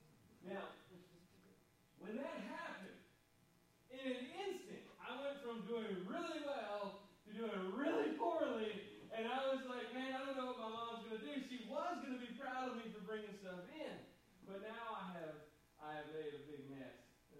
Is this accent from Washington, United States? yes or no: no; North Carolina, United States; But as most of you know, I grew up in Warren County, North Carolina, and home of absolutely nothing.